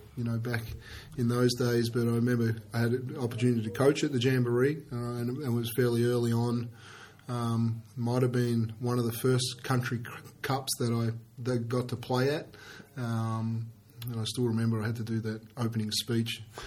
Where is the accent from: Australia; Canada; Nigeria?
Australia; Warragul, Victoria; I grew up in Warragul, and father was an AFL player